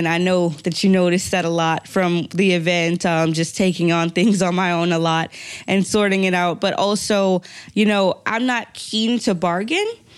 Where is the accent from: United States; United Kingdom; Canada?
United States; I'm American, you know, but we're all human.